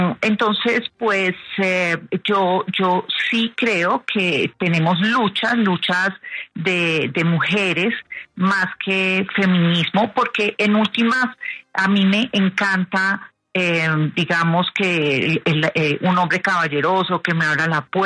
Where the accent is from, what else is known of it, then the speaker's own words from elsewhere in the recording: Pereira, Risaralda, Colombia; also born or lived in Bogotá; pues es que yo soy pereirana y bogotana por adopción